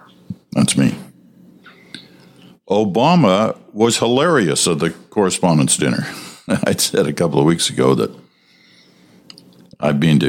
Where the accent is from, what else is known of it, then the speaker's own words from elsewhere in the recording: Canada; As a Canadian, I'm very proud of it.